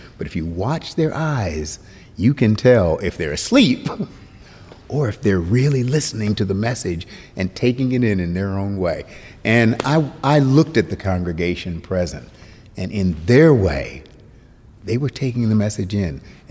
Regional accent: United States; I can't enter into that. I really can't, because I'm an American.

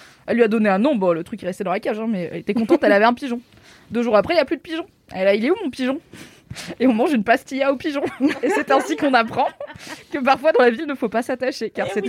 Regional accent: Morocco; Je suis marocaine.

